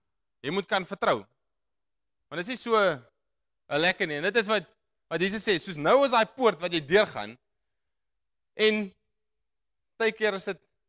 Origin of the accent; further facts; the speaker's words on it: De Aar, Northern Cape, South Africa; Ek weet ook waar Noupoort is, want soos jy kan aflei in my accent, kom ek daar iewers vandaan. Ek kom van die Aar af, wat so eentjie van Noupoort af is.